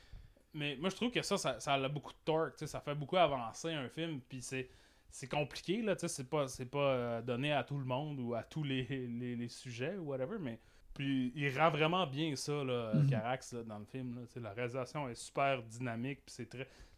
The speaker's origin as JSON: {"language": "French", "town": "Arvida", "region": "Quebec", "country": "Canada", "tie": "born or raised there", "said": "Puis je les voyais, tu sais, en VHS, dans la cave, chez nous, à Arvida."}